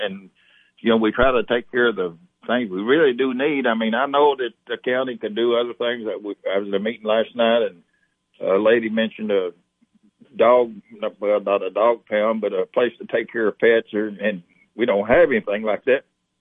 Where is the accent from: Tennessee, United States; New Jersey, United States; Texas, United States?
Tennessee, United States; Monterey; we were born and raised in Tennessee, in Monterey, so we're right here at home.